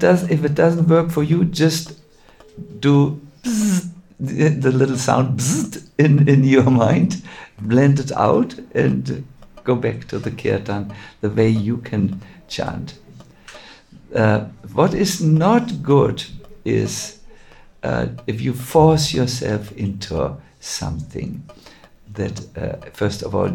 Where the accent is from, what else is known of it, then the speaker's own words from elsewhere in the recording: Northern Germany, Germany; I am also from North Germany, like you.